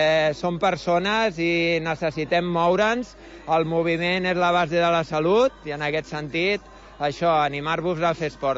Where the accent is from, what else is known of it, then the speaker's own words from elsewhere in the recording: Barcelona, Catalonia, Spain; sóc de Barcelona